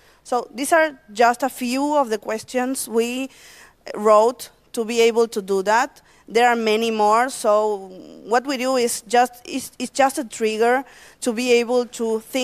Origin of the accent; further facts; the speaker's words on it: Argentina; I'm from Argentina.